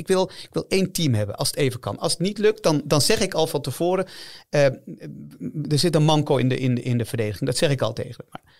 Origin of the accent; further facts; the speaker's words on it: Utrecht, Netherlands; ik heb gewoond in Overvecht. Ik ben opgegroeid in Overvecht. Dat is ook niet een wijk om naar huis toe te schrijven. Zuilen heb ik ook gewoond eventjes.